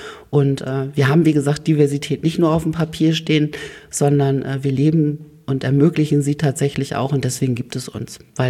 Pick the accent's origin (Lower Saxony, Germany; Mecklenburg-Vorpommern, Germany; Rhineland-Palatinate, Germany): Lower Saxony, Germany; Oldenburg; born there; ich bin 42 Jahre alt, gebürtiger Oldenburger